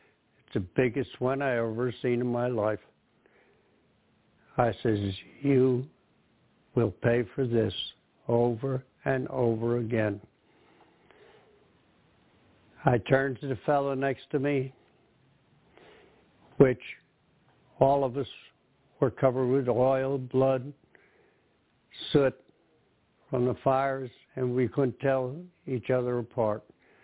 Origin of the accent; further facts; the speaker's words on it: Union, New Jersey, United States; I'm 89 years old. I'm from Union, New Jersey, and I'm one of the few Pearl Harbor survivors left in New Jersey.